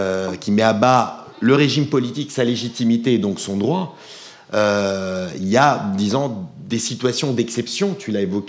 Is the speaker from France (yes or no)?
no; Italy; je connais bien puisque je suis italien.